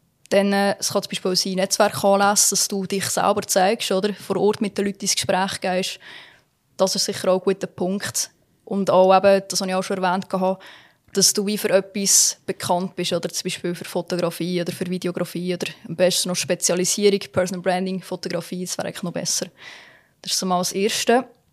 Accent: Switzerland; wo wir als Schweizer sowieso haben.

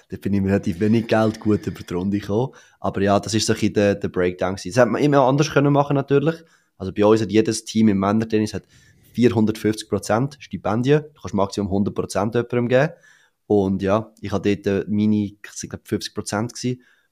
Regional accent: Zurich, Switzerland; ich bin in Zürich aufgewachsen.

